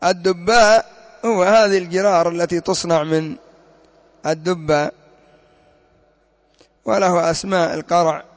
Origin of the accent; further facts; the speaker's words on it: Yemen; وعندنا في اليمن يقولون: لا تسأل عن الضيف إلا بعد ثلاثة أيام.